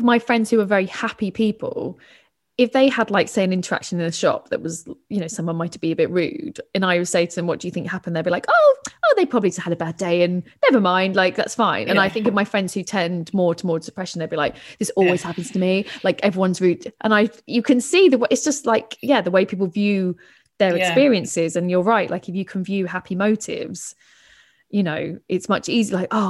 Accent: London, United Kingdom; I was brought up in London, and that to me makes perfect sense

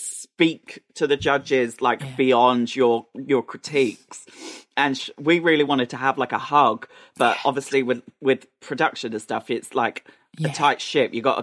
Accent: East of England, United Kingdom; as a little boy growing up in Essex, I was like, I'm no singer.

